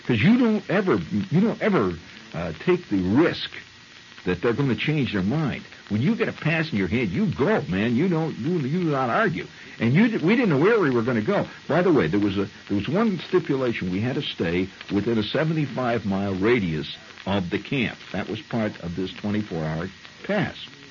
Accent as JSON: {"language": "English", "region": "Midwest", "country": "United States", "said": "I was from the Midwest, and Edwards was from someplace up in Maryland."}